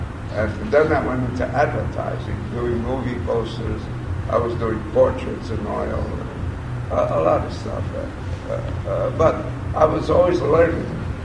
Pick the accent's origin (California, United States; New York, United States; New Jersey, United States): New York, United States; New York City; I grew up at the time of the Depression. I was born in New York City